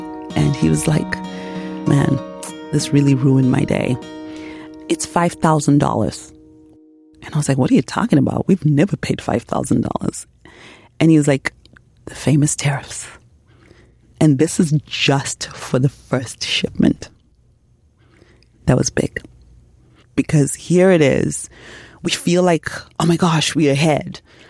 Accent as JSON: {"language": "English", "country": "Zimbabwe", "lives_now": "United States", "said": "I'm originally from Zimbabwe."}